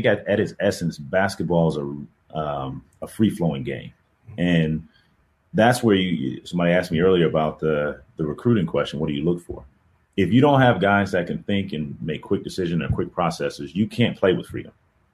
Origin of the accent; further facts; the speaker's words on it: Atlanta, Georgia, United States; I grew up in the Southeast, and I love it. And Atlanta's home. My mom's from Georgia. My dad's from Louisiana, so I'm a Southern boy at heart.